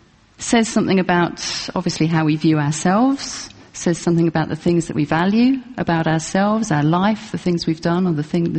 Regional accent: United Kingdom; Of course, we're British.

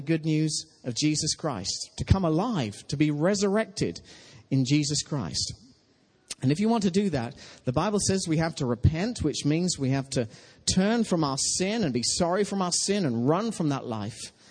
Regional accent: Tynemouth, North East England, United Kingdom; proud of Tynmouth, my hometown, proud of Wales.

